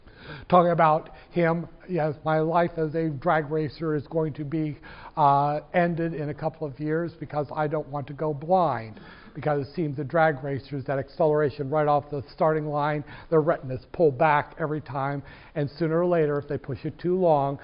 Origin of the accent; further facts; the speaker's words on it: Decatur, United States; I'm from Decatur. My mom's from Decatur.